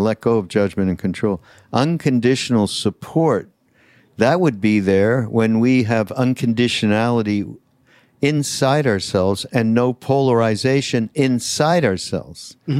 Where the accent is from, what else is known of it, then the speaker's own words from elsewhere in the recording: Canada; I'm from Canada